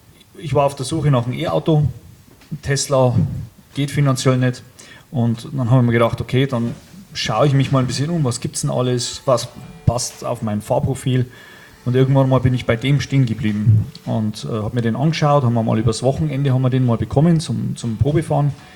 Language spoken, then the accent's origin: German; Bavaria, Germany; Ich komme aus der Oberpfalz.